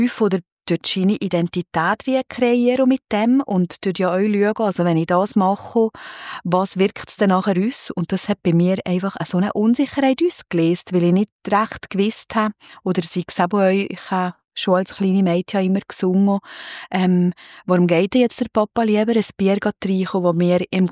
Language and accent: German; Naters, Valais, Switzerland; Ja, also ich bin in Natersch aufgewachsen. Ich habe ältere Brüder. Wir sind, wie du gesagt hast, katholisch aufgewachsen